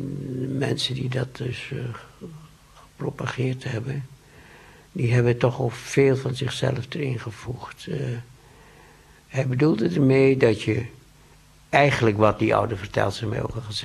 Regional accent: Indonesia; toen ik nog klein was op de plantage in Indonesië

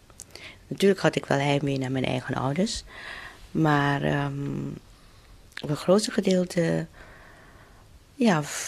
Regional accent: Surabaya, East Java, Indonesia; Ik ben in Surabaya geboren in 1945. Ik had een prettige jeugd.

